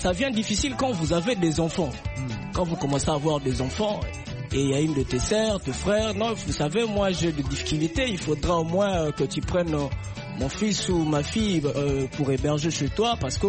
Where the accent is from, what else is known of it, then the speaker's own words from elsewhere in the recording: Matadi, Kongo Central, DR Congo; je viens aussi de Matadi.